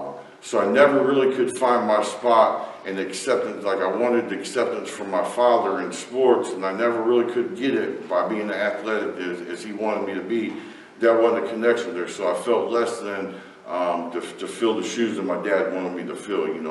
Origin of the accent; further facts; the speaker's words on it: Dayton, Ohio, United States; born there; And I was born in Dayton, Ohio in 1977.